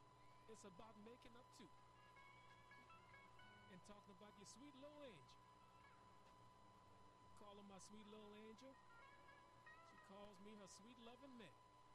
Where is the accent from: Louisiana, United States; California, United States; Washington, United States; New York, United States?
Louisiana, United States; Opelousas; Home in my hometown of Opelousas.